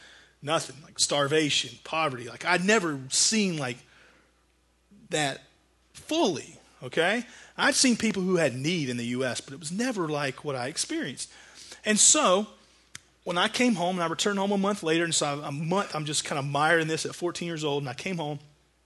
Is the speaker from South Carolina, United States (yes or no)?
yes; Glendale, South Carolina, United States; also born or lived in Roebuck; I grew up in Glendale, South Carolina, and then moved to Roebuck. So kind of two of the more rural suburbs of Spartanburg County.